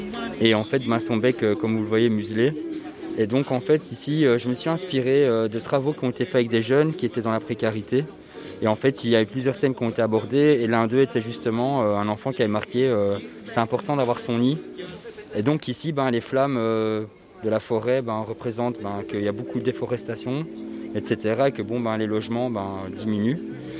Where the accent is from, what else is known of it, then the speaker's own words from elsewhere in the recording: Mouscron, Wallonia, Belgium; je viens de Moucron.